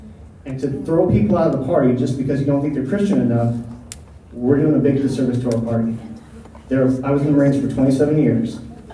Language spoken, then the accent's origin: English; California, United States; I came from California, you know, obviously still I don't have the southern accent.